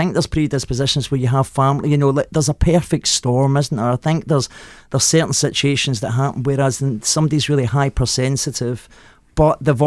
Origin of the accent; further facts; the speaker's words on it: Glasgow, Scotland, United Kingdom; So I grew up in Glasgow in the 60s.